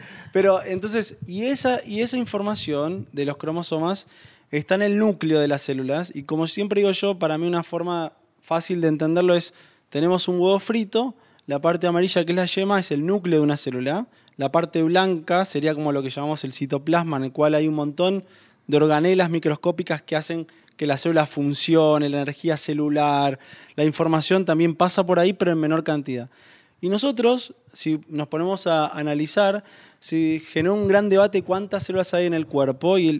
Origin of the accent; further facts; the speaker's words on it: Buenos Aires, Argentina; born there; Nací en el barrio de Belgrano, en el año 1977, en una casa de esas de antes, con mis padres, después nació mi hermano y mi hermana, mis abuelos paternos vivían muy cerca, del otro lado de Cabildo y Congreso. Eran esos barrios de Buenos Aires